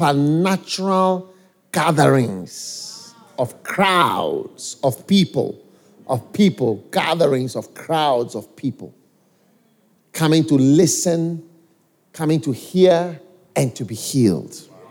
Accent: Switzerland; I told them I'm from Switzerland. So oh yes, I told them you are talking to a Swiss man.

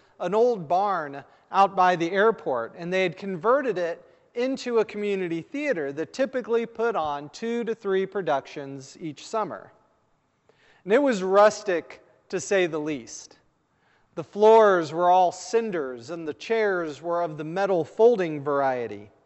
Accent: West Virginia, United States; Growing up in West Virginia, I loved all the things that a West Virginia boy ought to love.

